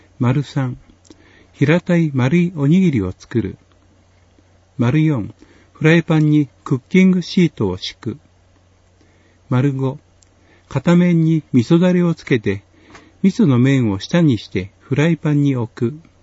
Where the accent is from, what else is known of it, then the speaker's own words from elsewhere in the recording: Shimosuwa, Nagano, Japan; 私は下諏訪町に生まれ育ちました。